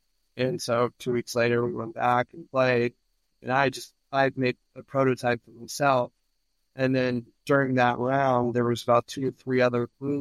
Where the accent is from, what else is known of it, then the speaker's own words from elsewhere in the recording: California, United States; also born or lived in China; It just so happened to be I'm from North County, San Diego.